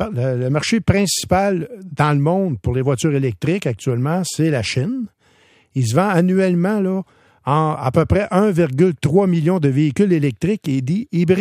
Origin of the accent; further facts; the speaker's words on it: Quebec, Canada; Sauf que nous, chez nous, au Québec, ça coûte pas cher